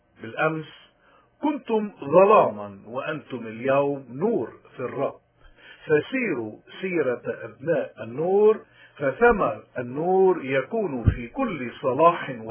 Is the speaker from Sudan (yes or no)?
no; Lebanon; نحن كشعب لبناني